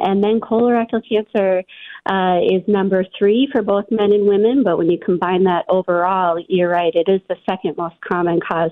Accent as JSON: {"language": "English", "town": "Becker", "region": "Minnesota", "country": "United States", "tie": "born or raised there", "said": "Yeah, so I'm actually a native Minnesotan. I grew up in Becker, Minnesota"}